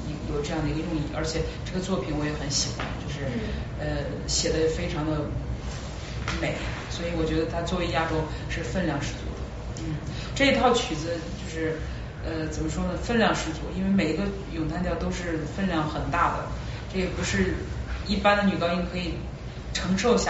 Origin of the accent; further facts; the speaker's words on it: China; 这也表达了我对中国、对我的祖国的这种热爱。就是虽然我是作为一名这个游子在 不一样的这个地方在国外在演出，但是呢我对中国依然有非常深厚的